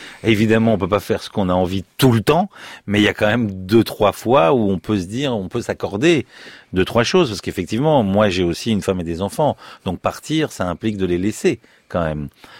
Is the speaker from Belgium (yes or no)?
no; France; Ici, on est français.